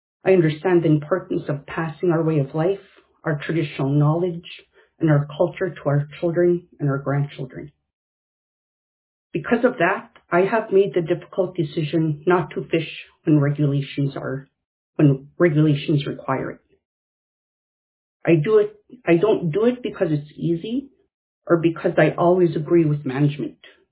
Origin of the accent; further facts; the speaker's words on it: St. Mary's, Alaska, United States; I grew up in St. Mary's and lived there until I was in my 30s. I have subsistence fished on the Yukon River my entire life.